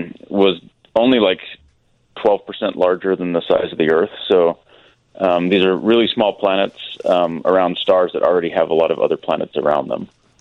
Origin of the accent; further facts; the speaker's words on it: Utah, United States; Yeah, it's good because I grew up in Utah, so this is kind of back in my neck of the woods.